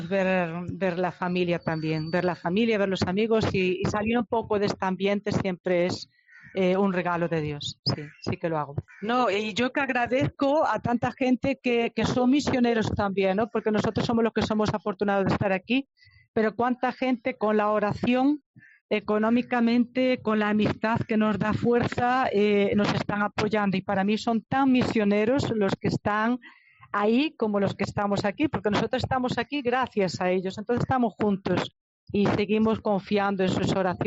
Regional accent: Vimianzo, Galicia, Spain; Yo soy de Vimianzo, de La Coruña, de un pueblito de Vimianzo, Valiña

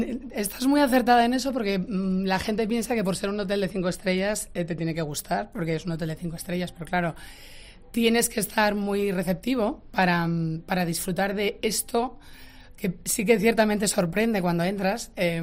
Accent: Madrid, Community of Madrid, Spain; como madrileña que soy

